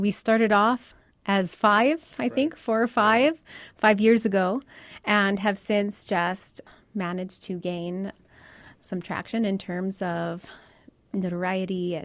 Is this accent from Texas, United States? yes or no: yes; El Paso, Texas, United States; I'd lived in Syria for an entire year and just returned to El Paso. I'm from El Paso.